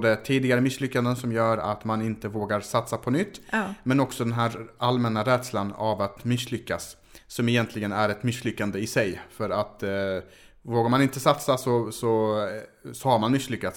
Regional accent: Malmö, Skåne, Sweden; Men vi ska ner till Malmö i alla fall. Min uppväxtort kan man säga.

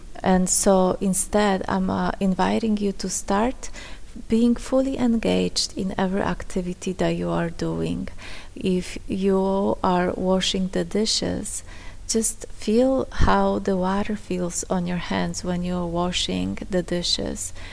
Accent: Poland; English is a second language; moved away as an adult; now in United States; I grew up in Poland. My first cell phone I got when I was 21, when I came to United States.

